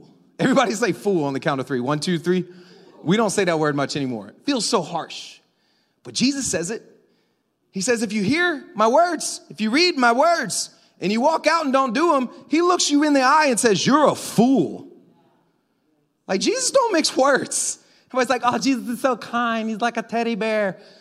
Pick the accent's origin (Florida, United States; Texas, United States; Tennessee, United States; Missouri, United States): Florida, United States; But I'm from Florida where we get storms like this.